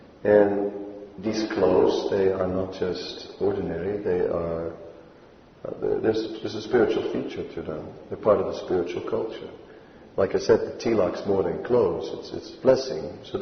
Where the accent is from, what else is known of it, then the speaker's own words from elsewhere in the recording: Netherlands; I'm a liberal from Holland. Right? By nature, I'm a liberal from Holland.